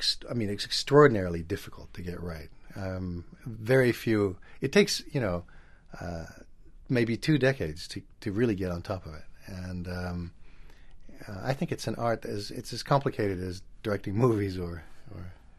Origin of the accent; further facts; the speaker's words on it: France; first language French; English is a second language; I was brought up in France. French is my mother tongue. I speak Italian with a weird accent. And for some reason, I speak American.